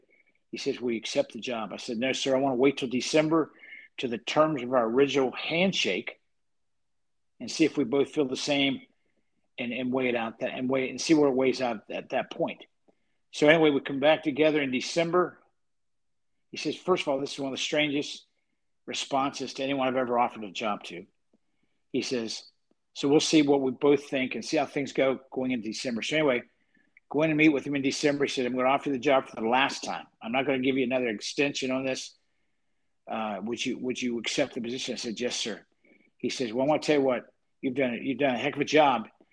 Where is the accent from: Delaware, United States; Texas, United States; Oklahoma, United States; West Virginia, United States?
West Virginia, United States; Parkersburg; And I'm from Parkersburg.